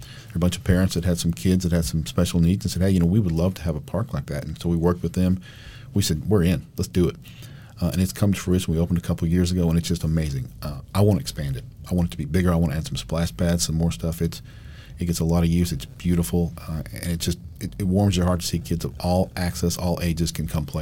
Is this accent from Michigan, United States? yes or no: yes; Saginaw, Michigan, United States; I grew up in Saginaw.